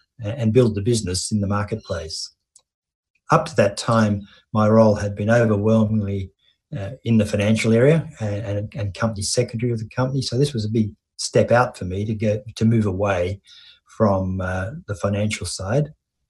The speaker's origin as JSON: {"language": "English", "region": "Scotland", "country": "United Kingdom", "tie": "born there", "moved": "yes", "said": "I was born in Scotland."}